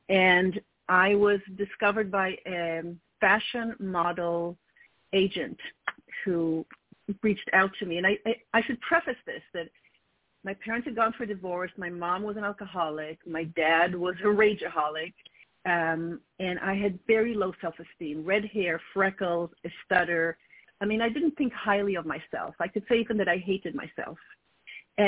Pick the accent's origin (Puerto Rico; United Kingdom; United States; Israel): Israel; I was born and raised in Israel to a Polish-born